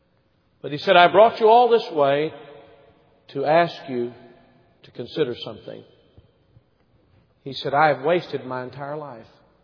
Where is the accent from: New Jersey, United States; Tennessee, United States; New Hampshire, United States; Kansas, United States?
Tennessee, United States; Maryville; As a boy, I grew up in Maryville, Tennessee, just a short distance from here.